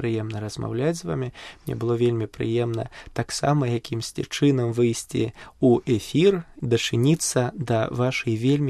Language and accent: Belarusian; Maladzyechna, Minsk Region, Belarus; У маім родным горадзе зараз існуюць две парафіі, афіцыйна зарэгістраваныя.